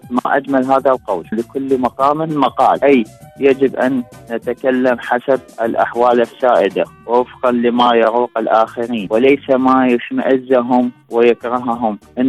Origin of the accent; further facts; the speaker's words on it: Iraq; من العراق البحر.